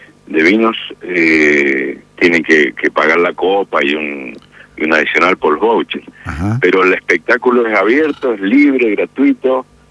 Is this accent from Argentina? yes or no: yes; Mendoza, Argentina; Somos mendocinos, somos tosudos, somos uh-huh. montañeses